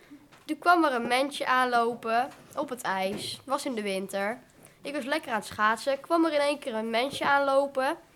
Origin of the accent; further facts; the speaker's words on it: Belgium; Ik kom uit België.